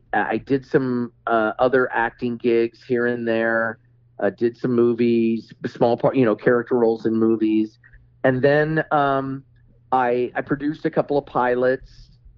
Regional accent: Kansas, United States; Well, I grew up in Kansas.

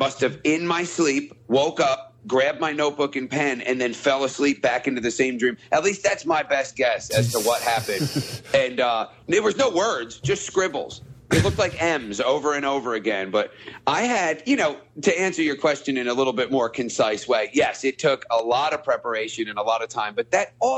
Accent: Woodstock, New York, United States; now in Albany, United States; I grew up in Woodstock, but I moved upstate to Albany.

